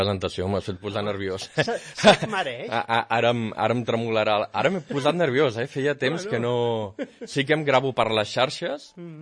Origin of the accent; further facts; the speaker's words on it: Piera, Catalonia, Spain; Dic que sóc de Piera. I quan surto de Catalunya, dic que sóc de Catalunya.